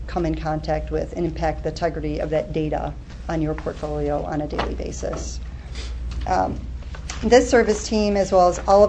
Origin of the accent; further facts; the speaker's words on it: Chicago, Illinois, United States; Born and raised in Chicago.